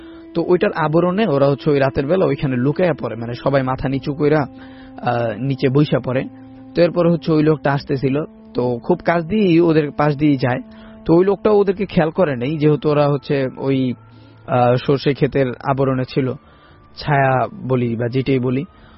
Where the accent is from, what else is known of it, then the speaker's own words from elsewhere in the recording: Shibchar, Dhaka Division, Bangladesh; আমাদের গ্রামের বাড়ি হচ্ছে মাদারীপুরের শিবচরে